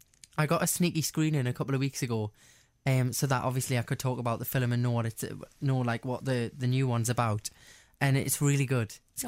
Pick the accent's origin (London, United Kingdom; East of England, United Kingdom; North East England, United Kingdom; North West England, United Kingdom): North East England, United Kingdom; Newcastle; And I was thinking they're going to be like, oh God, here he is from Newcastle.